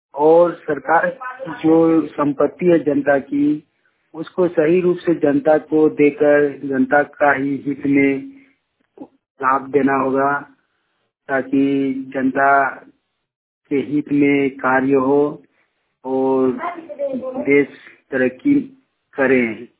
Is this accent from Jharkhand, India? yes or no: yes; Kasmar, Jharkhand, India